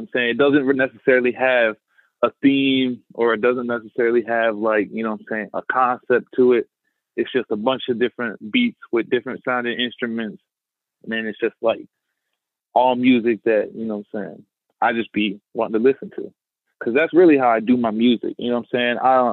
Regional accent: Williamsport, Pennsylvania, United States; You know what I'm saying? I come from Pennsylvania, Williamsport, Pennsylvania. It's not that big of a town

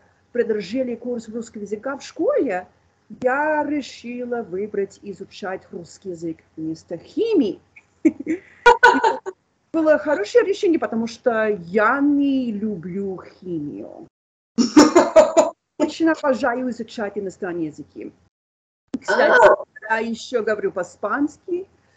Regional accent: New Jersey, United States; Russian is a second language; now in North Carolina, United States; Я американка. Я сейчас живу в Северной Каролине, но я родом из Нью-Джерси. Я очень давно изучаю русский язык.

